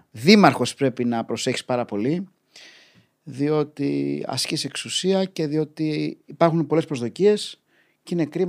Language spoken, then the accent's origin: Greek; Glyfada, Attica, Greece; also born or lived in Gkizi / Thessaloniki; Γεννήθηκα στο Γκίζι, έξι χρονών, μετά πήγα Γλυφάδα, μετά σπούδασα και έκανα γυμνάσιο Λύκειο, μετά σπούδασα Θεσσαλονίκη. Μηχανολόγος, μηχανικός, 5 χρόνια και μετά γύρισα και έχω μείνει σε διάφορες περιοχές τα τελευταία 3+ χρόνια μένω στον Γκάζι.